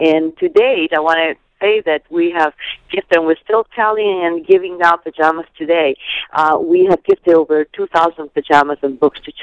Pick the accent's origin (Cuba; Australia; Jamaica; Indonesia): Cuba; now in United States; Yes, we are originally from Cuba. We came here in 1963